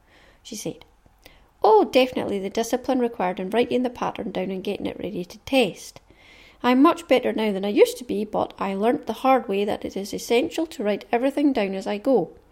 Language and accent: English; North West England, United Kingdom; born there; now in England; I was born in Lancashire, close to Pendle Hill, of Pendle Witches fame.